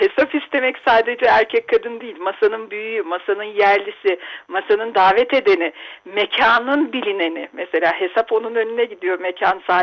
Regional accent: Black Sea Region, Turkey; Valla ben Karadenizliyim ama hiç balıktan anlamam.

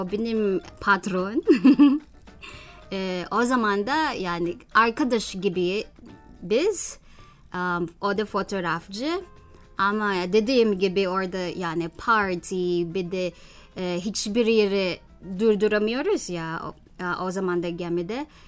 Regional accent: Manila, Metro Manila, Philippines; Turkish is a second language; Manila'da büyüdüm. Gazetecilik okudum ve de yaptım. 5-6 yıldır yaptım Filipinler'de.

